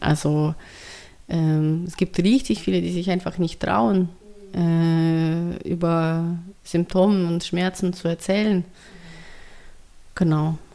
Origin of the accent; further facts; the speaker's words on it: Murmansk, Murmansk Oblast, Russia; German is a second language; aber ich komme aus Murmansk, da waren auch nicht so viele Migranten wie in Moskau und St. Petersburg.